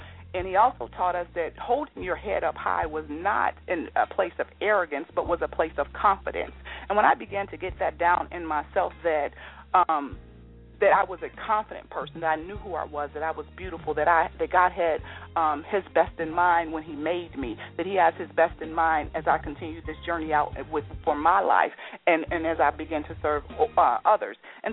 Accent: Chicago, Illinois, United States; So we come from Chicago. So my mother and my sisters and my brother, everybody is there.

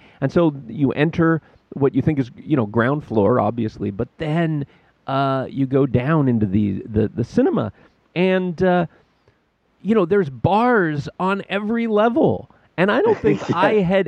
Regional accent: West Coast, United States; that's a cultural thing for me growing up on the West Coast.

